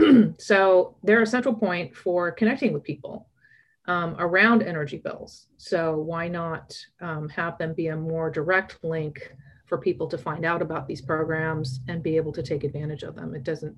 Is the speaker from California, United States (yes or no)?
yes; Los Angeles, California, United States; I actually, there was a place, I grew up in Los Angeles, and there was a place where the Beverly Center is now.